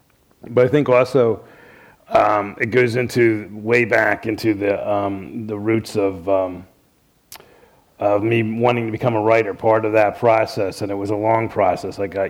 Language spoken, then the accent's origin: English; Florida, United States; I grew up in South Florida, and I spent a lot of the summers in the library because it was, mostly because it was air-conditioned